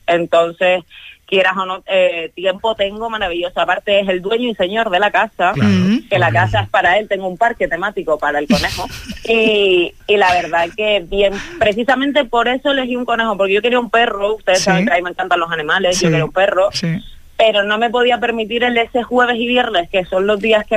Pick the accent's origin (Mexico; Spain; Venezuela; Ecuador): Spain; Canary Islands; accent: Canarian; somos dos canarios en la redacción, Y fue algo que genial. Me encantó, porque al final yo nunca he perdido el acento